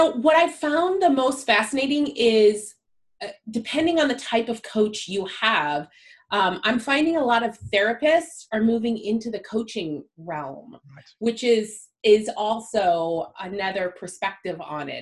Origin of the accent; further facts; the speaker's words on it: Missouri, United States; So I'm from Missouri, which is pretty much the center of the United States for those that aren't familiar with the U.S.